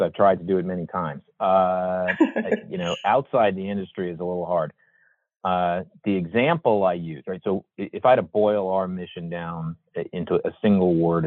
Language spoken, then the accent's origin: English; New York City, New York, United States; Born and raised in New York City, worked for Chase Manhattan Bank